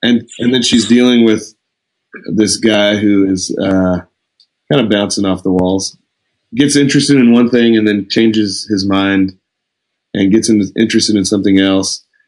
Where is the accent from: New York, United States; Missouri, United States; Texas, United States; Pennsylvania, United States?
Texas, United States; Lubbock; I grew up in Lubbock also, and I have a twin sister, and we are exact opposites of each other.